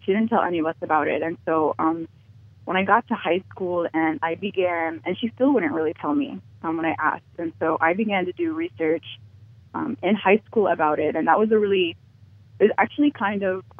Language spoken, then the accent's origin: English; Texas, United States; also born or lived in Sioux Falls, South Dakota / Southern Virginia; I was born in Sioux Falls, which is a really interesting place for an Egyptian-Palestinian person to be born. And I grew up in Texas and Southern Virginia